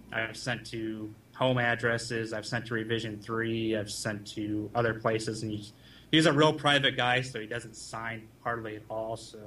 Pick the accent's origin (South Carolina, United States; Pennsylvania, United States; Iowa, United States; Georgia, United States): Iowa, United States; but I'm from Iowa.